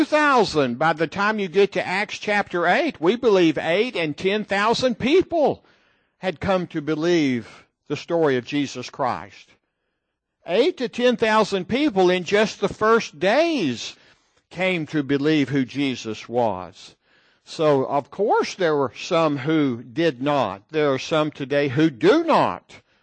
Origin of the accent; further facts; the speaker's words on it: Tennessee, United States; also born or lived in Texas; Someone used to tease me when I was raised in Tennessee. But then when we lived for a short time in Texas, they would say, oh, no, the belt buckle's here.